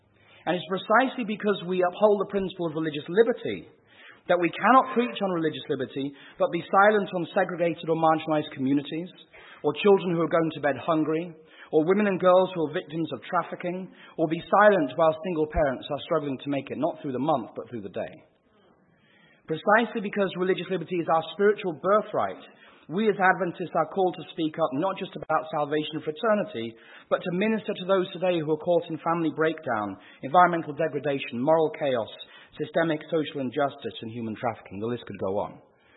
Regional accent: United Kingdom; now in United States; Okay, I'm a Brit, I'm saying this, but this is absolutely true.

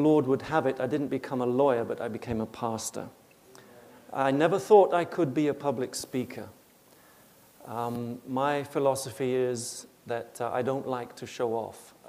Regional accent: Reading, South East England, United Kingdom; born there; yes, I was born in England in Reading, Berkshire.

